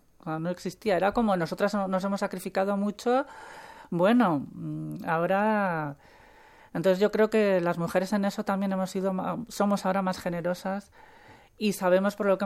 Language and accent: Spanish; San Sebastian, Basque Country, Spain; moved away as an adult; now in Madrid, Spain; Yo soy de San Sebastián, allí había un par de periódicos que, bueno, pues sí, estaban por casa y los leía